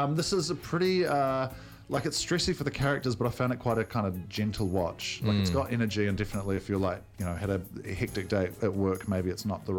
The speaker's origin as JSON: {"language": "English", "country": "New Zealand", "said": "The 26th, I'm being from New Zealand."}